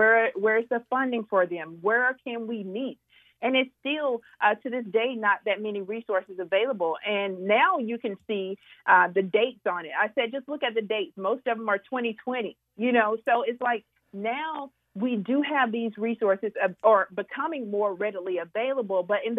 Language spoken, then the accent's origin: English; Georgia, United States; Oh, so I'm originally from Georgia, coming to New Hampshire.